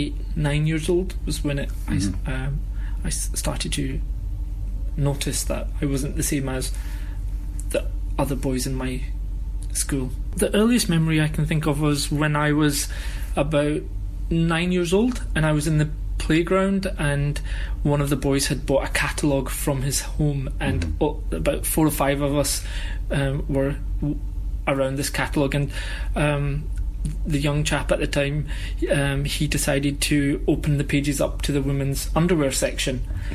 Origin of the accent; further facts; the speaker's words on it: Scotland, United Kingdom; I identify as a LGBT gay Muslim man born and brought up in Scotland, and that's what I call home.